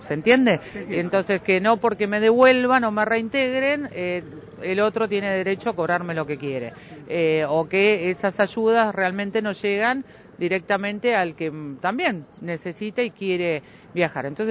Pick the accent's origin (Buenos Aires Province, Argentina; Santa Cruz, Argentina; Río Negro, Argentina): Santa Cruz, Argentina; El Calafate; no por mí, que soy de Calafate, sino que somos muchos lo que hoy...